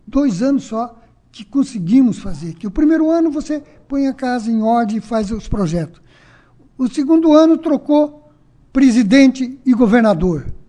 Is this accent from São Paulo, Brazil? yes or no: no; Bandeirantes, Paraná, Brazil; born there; Eu nasci em Bandeirantes há 77 anos atrás. Sempre lutei por Bandeirantes.